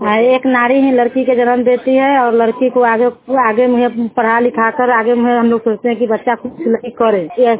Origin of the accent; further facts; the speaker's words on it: Maruwan, Bihar, India; ग्राम मरुवन पंचायत पकड़ी पकड़ी के रहने वाली हूँ। जिला मुजफ्फरपुर थाना करजा